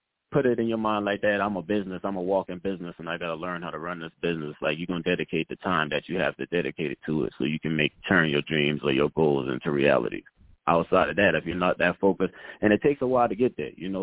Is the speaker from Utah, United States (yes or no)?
no; Charleston, South Carolina, United States; now in Atlanta, United States; Charleston, South Carolina.